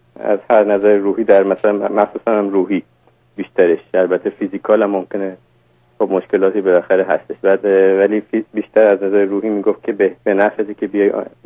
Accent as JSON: {"language": "Persian", "country": "Iran", "tie": "born or raised there", "lives_now": "Australia", "said": "خودم بزرگ شده ایرانم"}